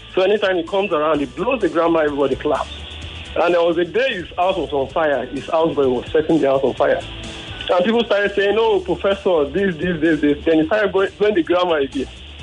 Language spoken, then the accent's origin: English; Lagos, Nigeria; from Ojudebrega.